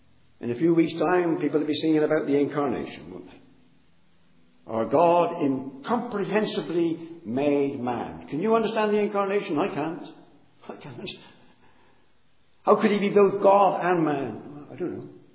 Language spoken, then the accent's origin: English; Bristol, South West England, United Kingdom; born there; I was born in Bristol in 1940.